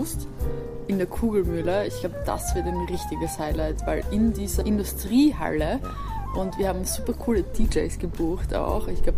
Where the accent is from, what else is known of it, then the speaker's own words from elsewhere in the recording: Bad Gleichenberg, Styria, Austria; Ich bin auch aus der Region in Bad Gleichenberg geboren und bin nach meinem Kunstgeschichtestudium in Graz nun wieder zurückgezogen in die Steiermark, in meine Heimat, zu meinen Eltern.